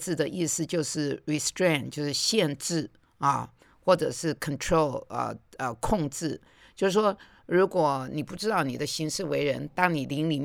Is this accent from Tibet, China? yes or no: no; Xiamen, Fujian, China; accent: Xiamen dialect; 我们厦门话叫做扔开软脚虾